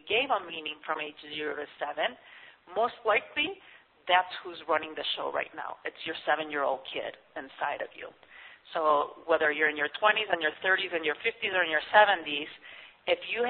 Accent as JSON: {"language": "English", "country": "Spain", "tie": "born or raised there", "said": "because I grew up in Spain"}